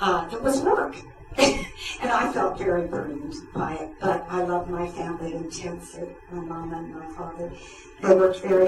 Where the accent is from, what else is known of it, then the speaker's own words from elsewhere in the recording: Iowa, United States; That was the kind of thing I grew up with in Iowa, with my own people.